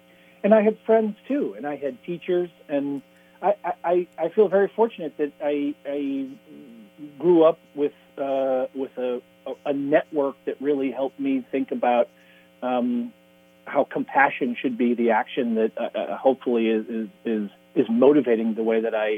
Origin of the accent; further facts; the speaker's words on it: Massachusetts, United States; at the time when I was growing up, which is in the 90s. And growing up outside of Boston, there was, you know, there was a, it was one of the kind of cliques and groups you could become a part